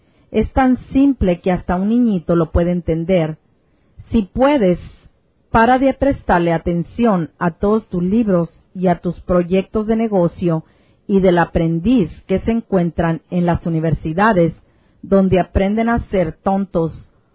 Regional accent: Montana, United States; also born or lived in Joplin, Missouri; Yo nací en Joplin, Missouri, y fui criado en el estado de Montana, junto a Windom, Lewistown, Helena y Billings.

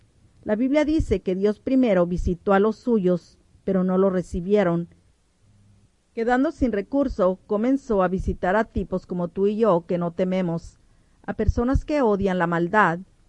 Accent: Montana, United States; Yo soy de Montana, el cual también es un lugar bello.

